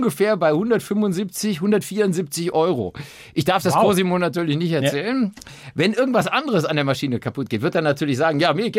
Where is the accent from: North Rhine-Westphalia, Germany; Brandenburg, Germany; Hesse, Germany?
North Rhine-Westphalia, Germany; ich bin ja selber aus Nordrhein-Westfalen.